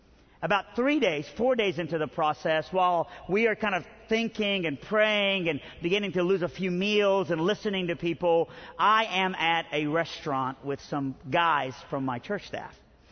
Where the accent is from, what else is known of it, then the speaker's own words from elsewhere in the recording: Iran; now in Birmingham, United States; Originally, I'm from Iran.